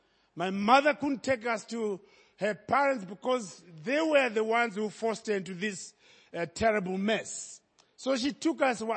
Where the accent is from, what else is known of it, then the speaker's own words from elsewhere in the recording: Zimbabwe; I was born in Zimbabwe by birth. I'm a Zimbabwean. I'm a Malawian through my father, who was a Malawian. A Zambian through my mother, who was a Zambian. And I'm an African through my skin.